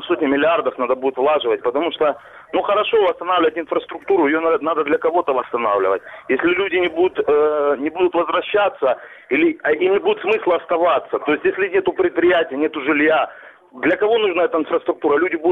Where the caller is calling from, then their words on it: Donbas, Ukraine; я из Донбасса.